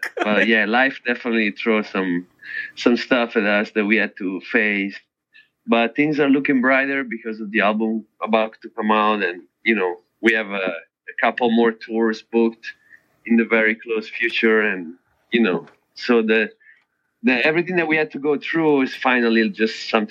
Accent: Italy; my culturally growing up in Italy is way closer to, it's a Latin country.

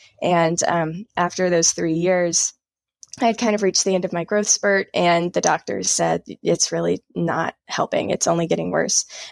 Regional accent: South Carolina, United States; now in Asheville, United States; So I'm a Southern girl as well. I grew up in South Carolina and I moved to North Carolina.

